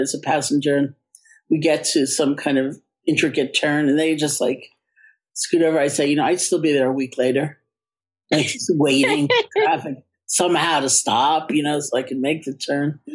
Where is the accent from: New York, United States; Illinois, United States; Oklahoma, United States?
New York, United States; It's so funny you say that because I am a New Yorker. I didn't learn how to drive until my 30s.